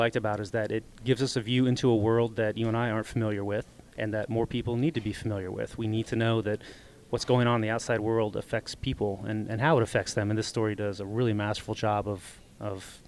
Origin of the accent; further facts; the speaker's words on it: Prescott, Arizona, United States; Not only Arizona, but in Prescott, Arizona is where she went to college. And that's kind of my hometown.